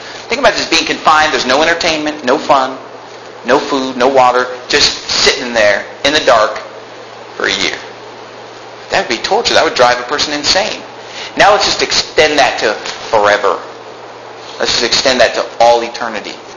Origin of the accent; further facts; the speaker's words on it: Sacramento, California, United States; Look, I'm from Sacramento, California. It gets pretty hot.